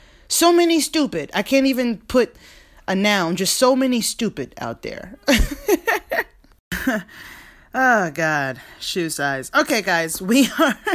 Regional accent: Georgia, United States; I'm from Georgia. Okay, so I have a lot of white friends, went to a lot of bars.

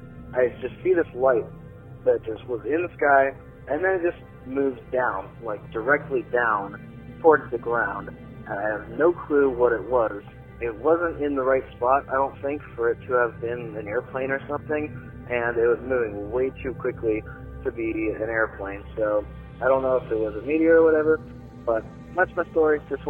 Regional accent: North Carolina, United States; I'm from North Carolina.

